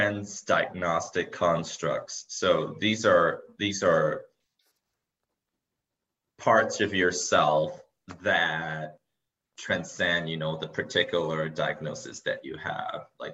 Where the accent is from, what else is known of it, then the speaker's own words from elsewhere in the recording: Singapore; especially growing up in Singapore where I come from